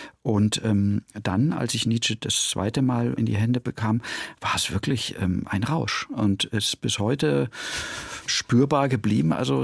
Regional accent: Munich, Bavaria, Germany; Also ich bin dann übrigens sehr bald umgezogen worden nach München. Ich bin eigentlich in München groß geworden.

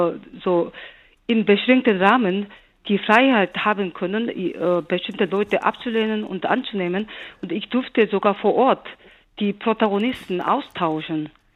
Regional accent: South Korea; now in Germany; ich bin ja auch eine Deutsche mittlerweile. Ich bin auch extra Deutsche geworden, um diesen Film drehen zu dürfen. Und wenn eine Koreanerin anderen Pass hat, nicht südkoreanischen Pass, dann ist es viel leichter, dorthin zu reisen

